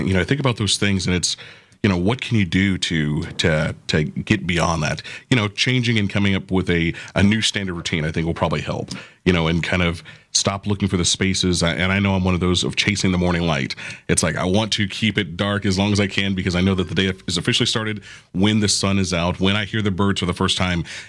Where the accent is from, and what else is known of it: Florida, United States; born or raised there